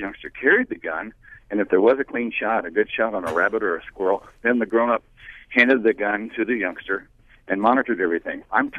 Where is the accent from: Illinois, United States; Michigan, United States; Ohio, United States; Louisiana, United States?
Louisiana, United States; I grew up in Louisiana, and the years it was called the Sportsman's Paradise. And I learned hunting and fishing in the family.